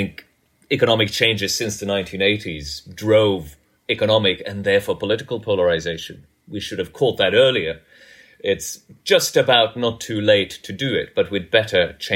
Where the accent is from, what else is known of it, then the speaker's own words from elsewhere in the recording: Norway; You're right to bring up that I grew up in Norway and, you know, Norway or Scandinavia in the late 70s, early 80s when I was a child